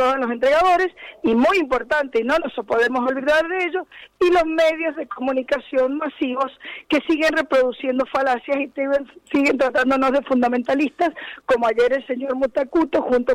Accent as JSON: {"language": "Spanish", "town": "Luján", "region": "Buenos Aires Province", "country": "Argentina", "tie": "born or raised there", "said": "me estoy yendo para allá, mi pueblo y, movilizado"}